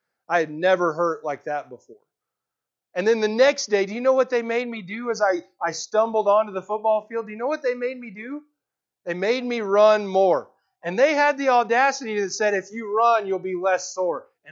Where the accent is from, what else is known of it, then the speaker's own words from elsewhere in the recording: Texas, United States; Growing up in Texas, we two-a-days, we live football.